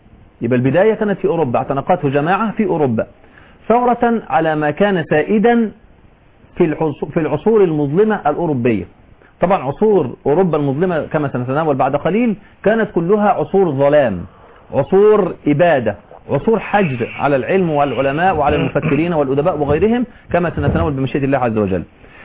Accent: Egypt; أبسط ما قيل في العلمانية عندنا في مصر ما جاء في عام 1966 حينما كان عندنا مجلس الأمة المصرية

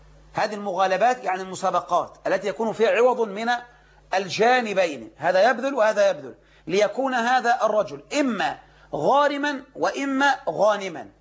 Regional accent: Egypt; ما يكون بلعب الورق اللي احنا نسميه عندنا في مصر الكوتشينة

